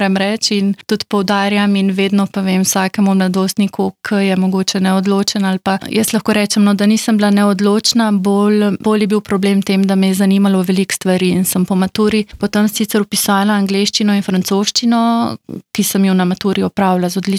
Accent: Littoral–Inner Carniola, Slovenia; Predvsem na podeželju, prihajam iz Vidovskih hribov

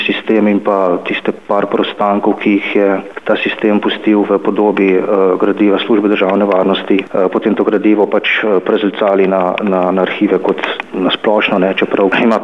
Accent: Inner Carniola–Karst, Slovenia; born there; najstarejša omemba mojega rojstnega kraja, pa tudi seveda ostalih vasi na Menišiji

